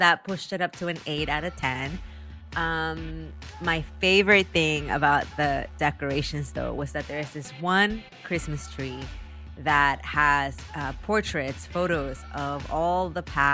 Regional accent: Taxco, Guerrero, Mexico; poinsettias originated from my hometown in Mexico.

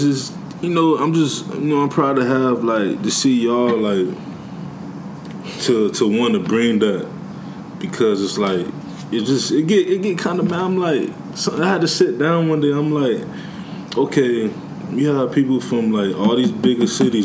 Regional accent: Miami, Florida, United States; Miami, huh? I'm like, yeah, I'm from Miami. Like I'm from Florida.

